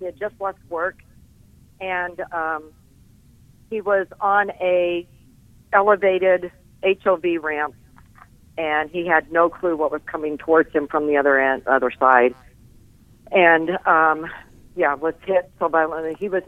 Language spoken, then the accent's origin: English; Kansas, United States; I am from America, Kansas.